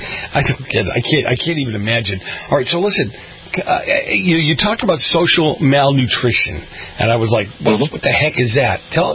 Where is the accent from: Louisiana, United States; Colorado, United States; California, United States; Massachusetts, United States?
Massachusetts, United States; Boston; I'm an Italian from Boston. I very rarely am lost for words, you know.